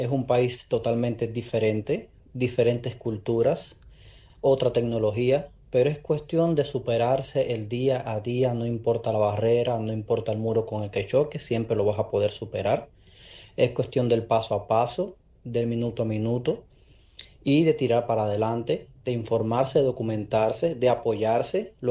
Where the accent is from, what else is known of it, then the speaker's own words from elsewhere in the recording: Holguín, Cuba; Lógicamente, como todo cubano, extraño mi tierra, extraño mi holguín